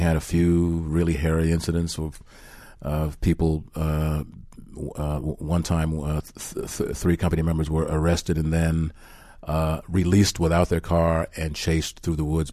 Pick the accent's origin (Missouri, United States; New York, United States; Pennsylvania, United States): New York, United States; Bronx; I mean, growing up in the Bronx.